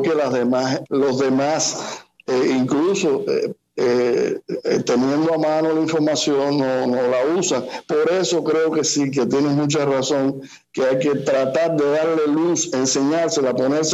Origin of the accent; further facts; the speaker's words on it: Cuba; moved away; Yo aprendí música después que me fui de Cuba.